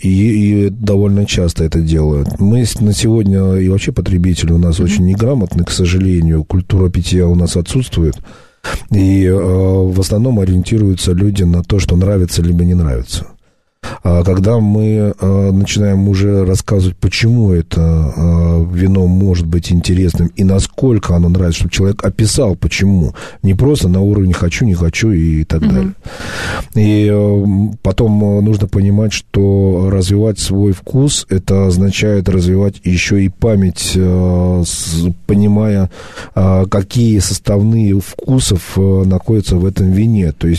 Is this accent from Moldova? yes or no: no; Kakheti, Georgia; я родился и вырос в Грузии, все детство провел на виноградниках Кахети